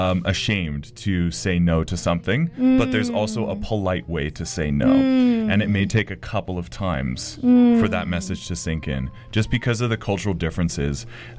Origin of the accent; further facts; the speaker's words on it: California, United States; And he was from Beijing and I'm from California